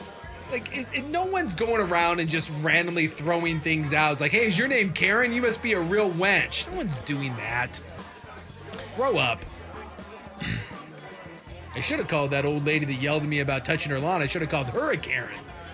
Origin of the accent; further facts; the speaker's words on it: Idaho, United States; I was born and raised in Idaho, so I feel like I'm, predisposed to this, but I'm not certain.